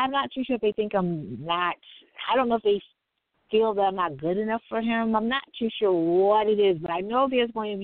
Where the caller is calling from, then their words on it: New York City, New York, United States; Oh, I'm in New York City.